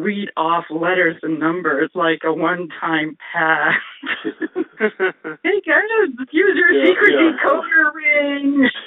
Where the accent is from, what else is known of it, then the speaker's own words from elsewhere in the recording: Canada; My husband was American. I am Canadian.